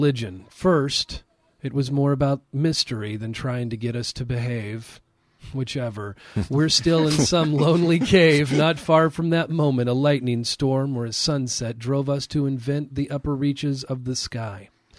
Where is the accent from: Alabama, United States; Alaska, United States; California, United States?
California, United States; I did love living there. I was ages 6 to 11 there. So mm-hmm. I was born there